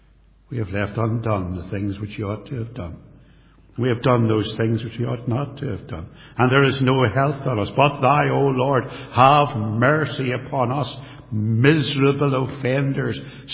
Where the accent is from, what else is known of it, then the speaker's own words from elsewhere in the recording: Belfast, Northern Ireland, United Kingdom; brought up in the Church of Ireland, an Anglican. And I went to a little tiny church in the outskirts of Belfast, not there anymore, up a wee country lane.